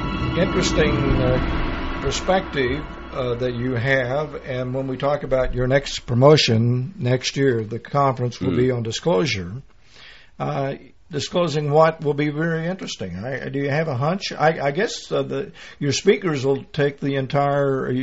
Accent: Oklahoma, United States; I'm from Oklahoma. I just came here to New Mexico. I came through Texas.

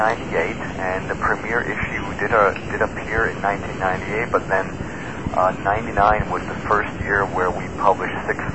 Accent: Switzerland; Originally I grew up in Switzerland

